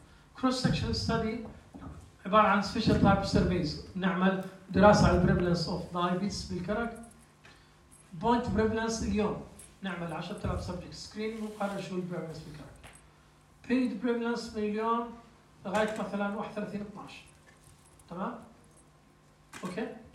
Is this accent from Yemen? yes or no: no; Jordan; also born or lived in United Kingdom; هلا بنحكي في عندنا بالأردن بالذات مثلا هون